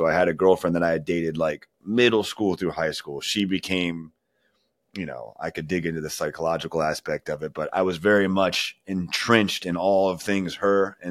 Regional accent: Waldorf, Maryland, United States; Waldorf, Maryland. That's right. You're in Virginia. So we're in Maryland. I grew up in Waldorf. I never left the area. Not very well traveled, but very good, normal childhood.

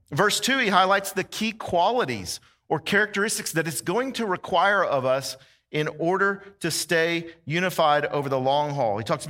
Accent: Texas, United States; I'm from Texas, and I knew about Buc-ee's for a long time. I tried to tell my Georgia friends.

